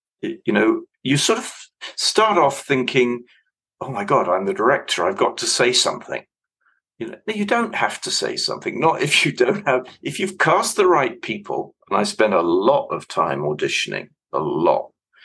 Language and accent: English; London, United Kingdom; in terms of my background, I don't have a drop of British blood in me, not a drop. But I was actually born in London, spent my whole life, really, bar, you know, the odd year here and there, in Britain.